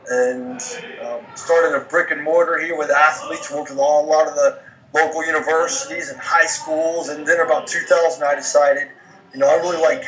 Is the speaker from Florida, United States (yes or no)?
yes; Florida, United States; I didn't grow up swimming. I grew up surfing down in Florida on little 3 foot waves.